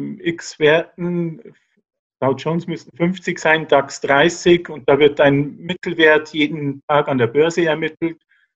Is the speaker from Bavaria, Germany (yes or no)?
yes; Bavaria, Germany; now in Berlin, Germany; Woher ich komme, ähnlich wie du aus Bayern, lebe aber jetzt in Berlin.